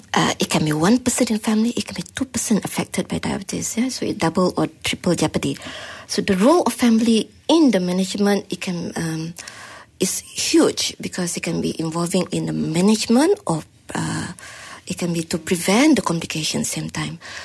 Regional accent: Malaysia; being Malaysian, are we willing to give up our food?

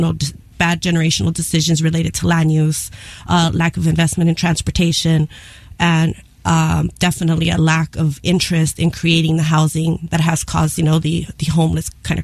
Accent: Van Nuys, California, United States; born there; But I was born in Van Nuys.

